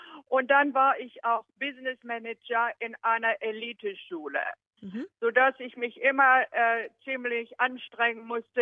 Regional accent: Schleswig-Holstein, Germany; also born or lived in Berlin / Melbourne; now in Cairns, Australia; geboren in Berlin, aufgewachsen in Schleswig-Holstein, ausgewandert nach Australien, erst Melbourne und nun Cairns.

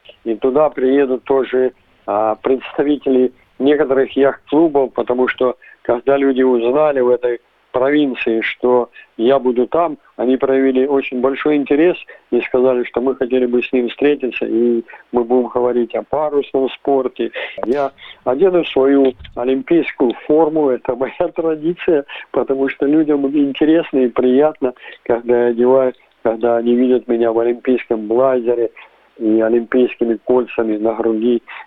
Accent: Ukraine; Я говорю, я вот из Украины.

